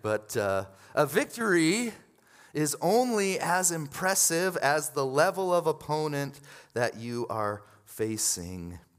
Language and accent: English; Illinois, United States; this was growing up in the Chicago suburbs in the 90s, so the height of Michael Jordan mania